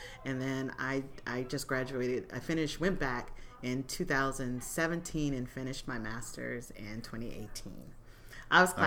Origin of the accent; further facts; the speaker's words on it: Washington, United States; also born or lived in Ashdown, Arkansas; I grew up in Washington State. I was born in Ashdown, Arkansas. Family moved up here when I was young because of the hiring boom at Boeing.